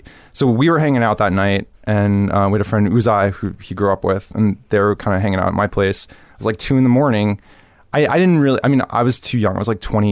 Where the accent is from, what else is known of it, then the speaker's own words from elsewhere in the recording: Miami, Florida, United States; Growing up in Miami is great.